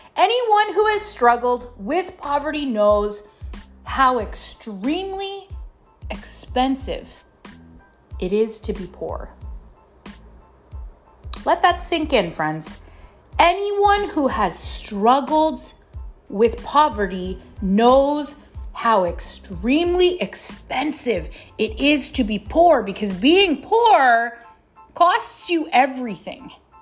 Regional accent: Canada; I'm a Canadian.

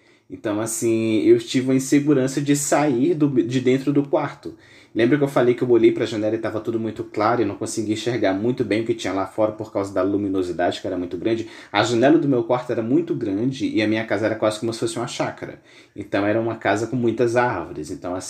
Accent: Northeast Region, Brazil; era lá no Nordeste, porque eu sou nordestino, né? O sol tende a ser muito forte, digamos assim, principalmente na parte da tarde, né? Praticamente onde eu moro não tem inverno

